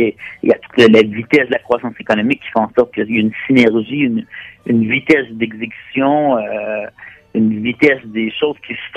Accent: Montreal, Quebec, Canada; now in Beijing, China; je suis originaire du Québec, plus précisément de Montréal, et puis j'habite Beijing depuis déjà 7 ans.

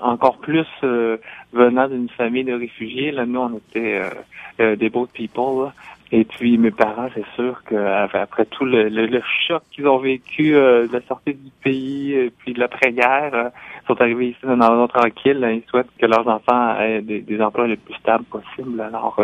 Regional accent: Salaberry-de-Valleyfield, Quebec, Canada; moi, j'ai grandi à Valleyfield. J'ai jamais été près de la communauté. On n'a jamais eu le refuge de la communauté asiatique à Montréal.

